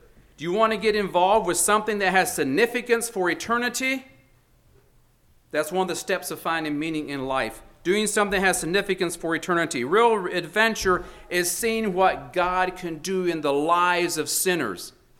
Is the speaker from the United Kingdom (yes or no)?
no; the South, United States; maybe this next thing I share shows I'm from the South, because we don't have much snow and we don't have many hills.